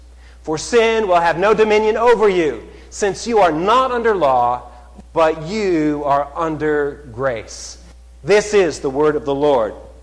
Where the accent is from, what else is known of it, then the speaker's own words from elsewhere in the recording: Red Deer, Alberta, Canada; You all know that I grew up in Red Deer, Alberta, Canada, out in the prairies. So when I was a kid, I used to like to go out hiking. Our house was right at the edge of town.